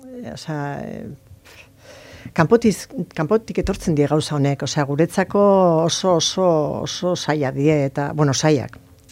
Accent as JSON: {"language": "Basque", "town": "Zumarraga", "region": "Basque Country", "country": "Spain", "said": "ni Zumarrakoa naiz."}